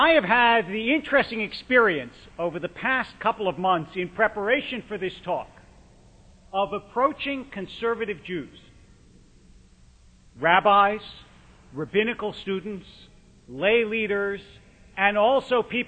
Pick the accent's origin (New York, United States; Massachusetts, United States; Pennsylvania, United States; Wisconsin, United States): Pennsylvania, United States; Philadelphia; Although I live on the West Coast, I grew up in Philadelphia, and this is my kind of weather